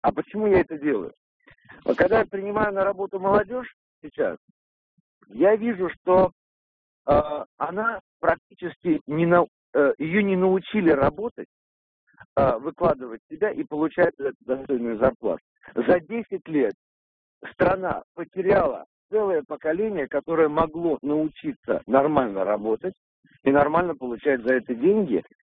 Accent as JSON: {"language": "Russian", "region": "Moscow", "country": "Russia", "said": "Мне 42 года, я москвич"}